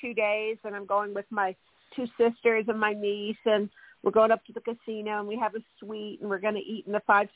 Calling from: California, United States; in California.

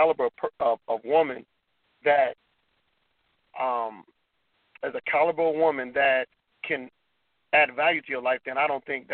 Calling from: Atlanta, Georgia, United States; from Atlanta.

